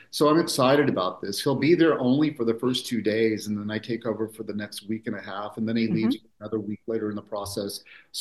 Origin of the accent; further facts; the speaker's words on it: Oklahoma, United States; They're from a town called Yeager, which is outside of where I grew up in Oklahoma.